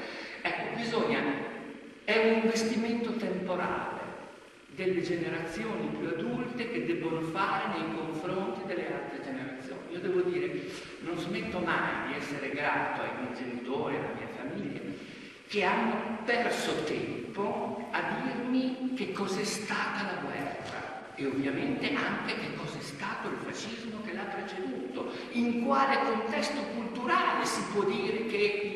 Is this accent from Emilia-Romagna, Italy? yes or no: yes; Bologna, Emilia-Romagna, Italy; born there; Io sono nato a Bologna